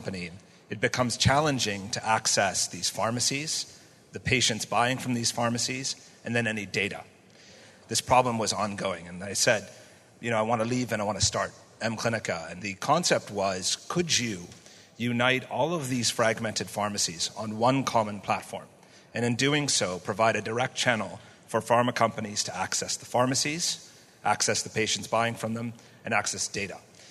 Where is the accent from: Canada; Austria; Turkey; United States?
Canada; now in Manila, Philippines; I'm actually from Canada. I'm non-Malaysian, but I do love it here. So I'm actually based in the Philippines out of Manila.